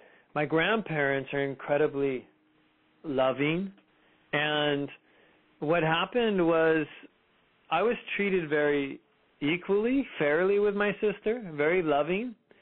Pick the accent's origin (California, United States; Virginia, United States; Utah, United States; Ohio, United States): California, United States; Fremont; And so I grew up in Fremont, California.